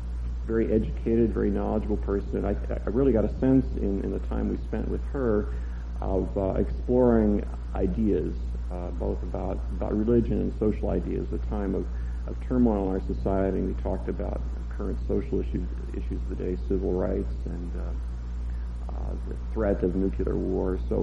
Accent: Marquette, Michigan, United States; I grew up in United Methodist Church in Marquette, Michigan.

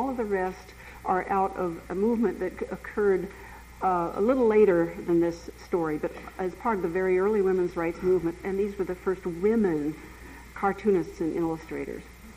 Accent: Wyoming, United States; I grew up in Wyoming, in the same county where Esther Morris was commissioned.

